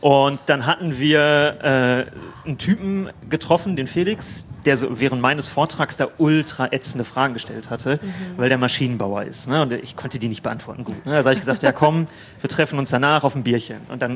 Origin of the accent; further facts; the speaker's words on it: Frankfurt, Hesse, Germany; also wir kommen halt aus Frankfurt